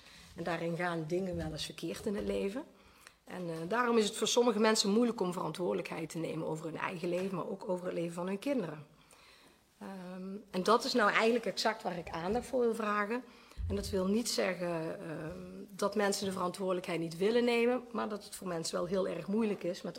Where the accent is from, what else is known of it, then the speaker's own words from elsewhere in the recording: North Brabant, Netherlands; moved away; Ik kom uit Brabant van oorsprong en ik woon sinds ruim een jaar in deze gemeente.